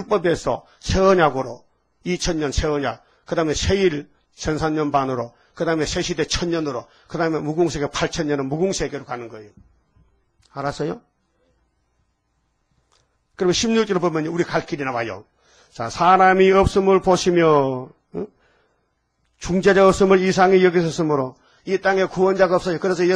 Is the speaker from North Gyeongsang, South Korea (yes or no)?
yes; Uiseong, North Gyeongsang, South Korea; 그래서 제가 의성에서 왔어요.